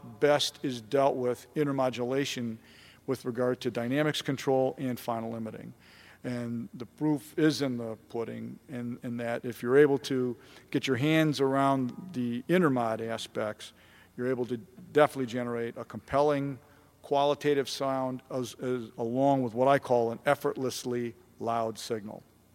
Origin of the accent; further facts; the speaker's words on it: Cleveland, Ohio, United States; a friend of mine that I knew growing up in Cleveland worked in a recording studio in New York.